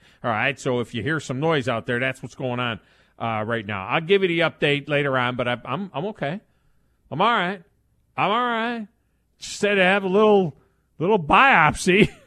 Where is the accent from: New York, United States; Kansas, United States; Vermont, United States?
New York, United States; Watkins Glen; I'm not a huge road course guy, even though I grew up near Watkins Glen.